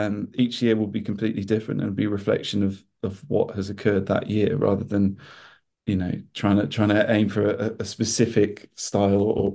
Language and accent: English; Wales, United Kingdom; I think so. I mean, I guess like we're Welsh, which probably makes us a little bit different.